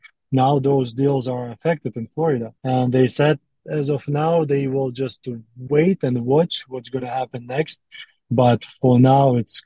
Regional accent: Russia; English is a second language; moved away as an adult; like I'm originally from Russia, right, but I'm here since I'm 20 years old, I'm 38 now almost.

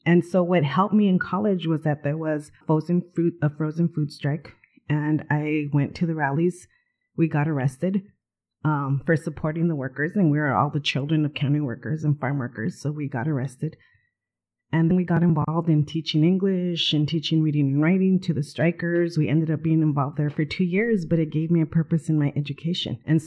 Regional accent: San Jose, California, United States; That I grew up in San Jose, that my mother was a cannery worker.

